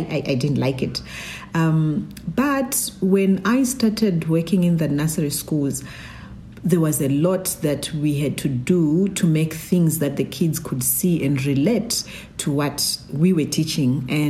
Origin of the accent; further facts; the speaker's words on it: Zimbabwe; now in Malawi; I'm from Zimbabwe, but I married a Malawian, and I stay in Malawi. I live here in Malawi.